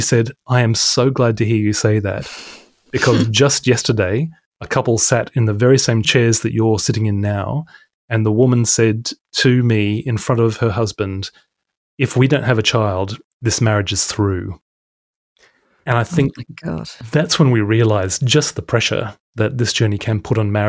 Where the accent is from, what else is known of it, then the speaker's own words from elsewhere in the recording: Australia; accent: slight English; I'd had a slight English accent because of being raised by two Brits, even though I was born in Australia.